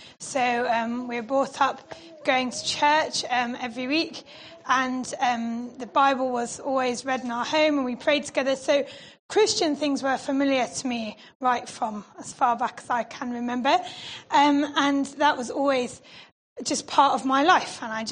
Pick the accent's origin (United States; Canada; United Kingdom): United Kingdom; Evesham; we moved to Evesham when I was 10. So I grew up in Evesham. I went to Evesham High School.